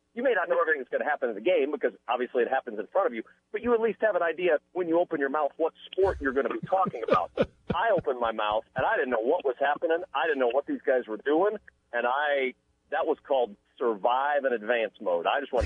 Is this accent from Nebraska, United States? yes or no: yes; Nebraska, United States; I grew up in Nebraska, but we did not grow up on a farm.